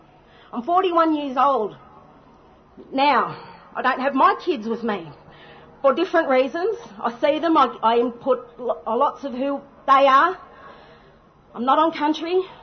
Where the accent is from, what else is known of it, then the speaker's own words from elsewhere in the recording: Melbourne, Victoria, Australia; born there; I'm a Gunyandi woman. I was born on Wurundjeri country, also known as Melbourne.